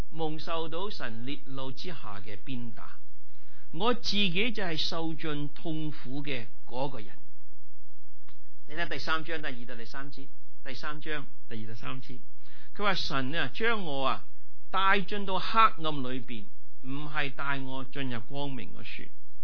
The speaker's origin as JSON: {"language": "Chinese", "country": "United States", "said": "我们美国人最珍贵的是什么？自由，是不是？"}